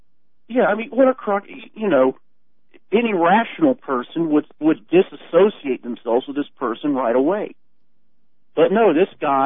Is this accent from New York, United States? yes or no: no; Ohio, United States; I grew up in Southwest Ohio, which in Cincinnati I always jokingly refer to as the Midwestern capital of fascism.